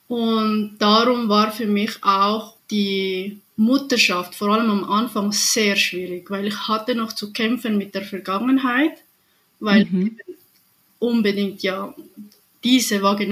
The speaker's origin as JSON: {"language": "German", "country": "Switzerland", "said": "Ich komme aus der Schweiz."}